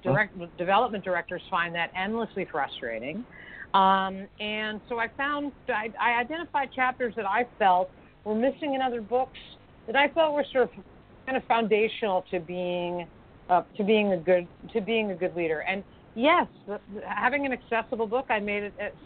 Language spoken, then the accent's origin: English; Ireland; A, because I'm Irish, and storytelling is part of my genes.